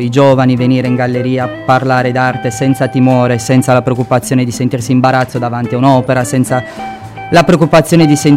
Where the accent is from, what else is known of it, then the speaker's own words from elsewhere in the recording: Cagliari, Sardinia, Italy; perché io sono di Cagliari, sono felice di essere qua